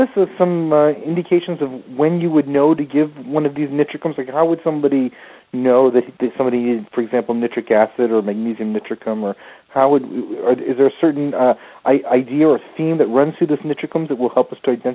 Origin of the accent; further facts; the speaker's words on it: United States; accent: American; my American accent.